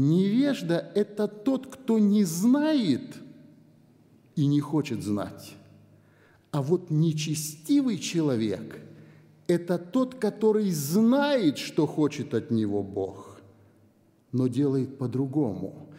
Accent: Chüy Region, Kyrgyzstan; moved away; Я из Чуйской долины, я вырос в Киргизии, где все это было повсеместно.

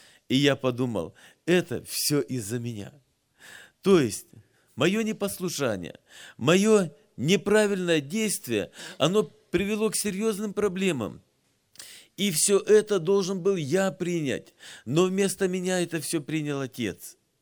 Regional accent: Apsheronsk, Krasnodar Krai, Russia; Я родился и вырос вот здесь, в Апшеронске. У нас горы, лес, ущелья, водопады.

